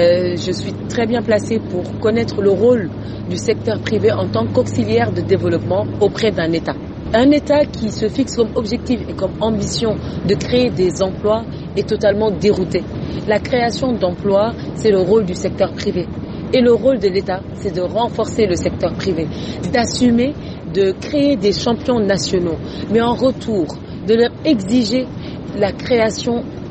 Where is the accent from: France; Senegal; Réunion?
Senegal; Nous sommes des Sénégalais. Moi, je dis le Sénégal d'abord.